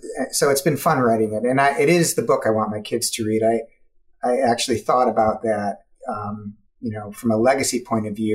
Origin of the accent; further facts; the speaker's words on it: Illinois, United States; So I grew up in just outside Chicago in Illinois.